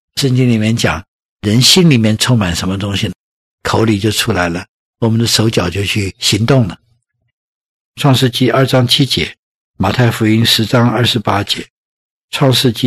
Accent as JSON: {"language": "Chinese", "country": "Taiwan", "tie": "born or raised there", "said": "我记得我年纪小的时候在台湾长大，"}